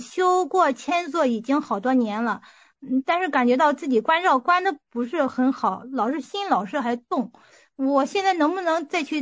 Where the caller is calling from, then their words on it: Xuzhou, Jiangsu, China; 那我是徐州的